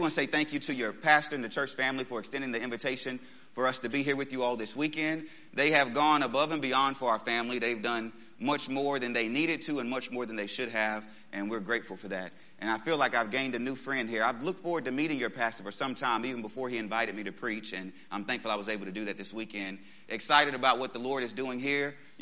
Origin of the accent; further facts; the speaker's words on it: Jacksonville, Arkansas, United States; But we are from Jacksonville, Arkansas. That's where our church is at now. The church I'm serving at is the church that I grew up in. It's been there since I was 6 years old.